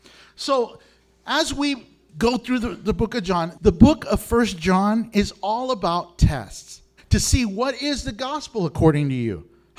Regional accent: Houston, Texas, United States; as you know, I came from Houston, and that's the Bible Belt.

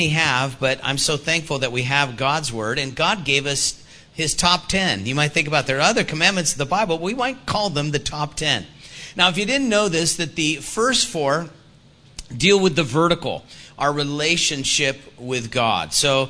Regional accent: Houston, Texas, United States; Now, we're from Houston, Texas, so...

